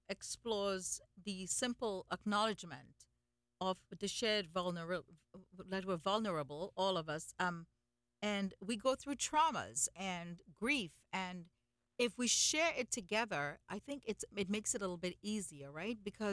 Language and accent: English; India; But, you know, I'm Indian, and we cry a lot